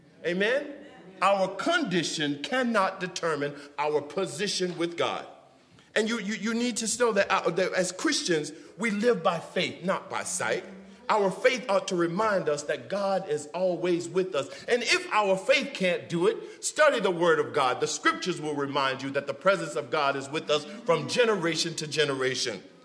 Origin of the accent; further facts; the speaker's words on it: the South, United States; I'm from the South, y'all